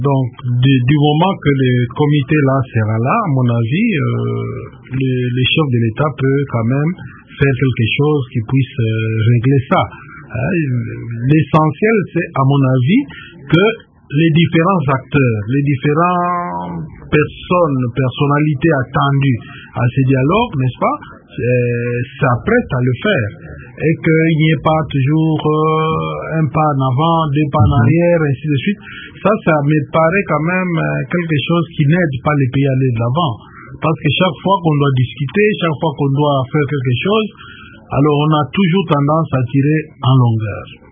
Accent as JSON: {"language": "French", "country": "DR Congo", "said": "Qu'on prenne des Congolais, nous sommes Congolais, qu'on nomme des Congolais"}